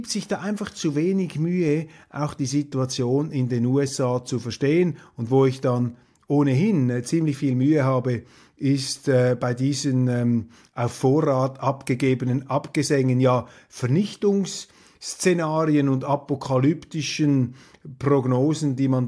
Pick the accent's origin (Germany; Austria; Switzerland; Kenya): Switzerland; Und bei aller Zurückhaltung, die man sich als Schweizer da verlegen muss